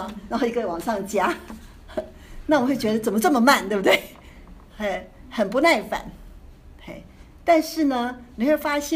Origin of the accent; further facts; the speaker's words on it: Taiwan; 老实讲我是从台湾来的